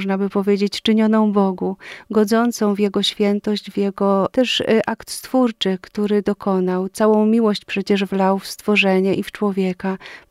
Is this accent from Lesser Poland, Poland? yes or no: no; Niegowa, Silesian Voivodeship, Poland; Ponieważ pochodzę z Niegowa, to jest miejsce